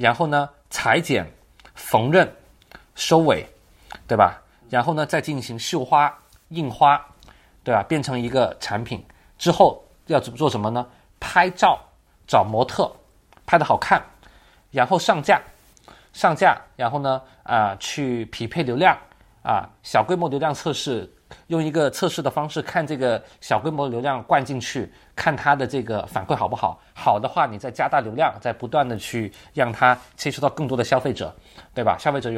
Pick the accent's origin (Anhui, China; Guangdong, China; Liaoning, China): Guangdong, China; Guangzhou; 我作为一个广州土生土长的一个人，我还挺自豪啊